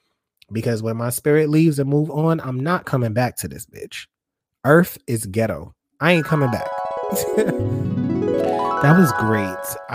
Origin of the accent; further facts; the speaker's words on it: New York, United States; You know, I am a New Yorker and I feel like I'm going to hustle like a New Yorker anywhere that I go.